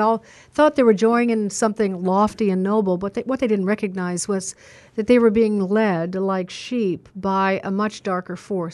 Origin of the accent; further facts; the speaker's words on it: Chicago, Illinois, United States; Again, Chicago's my hometown.